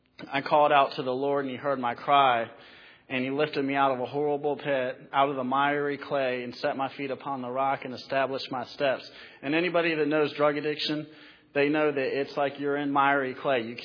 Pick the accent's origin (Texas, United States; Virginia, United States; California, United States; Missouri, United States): Virginia, United States; Fredericksburg; working for the Fredericksburg Teen Challenge about 4 months ago. And it's just wonderful to be back in my hometown.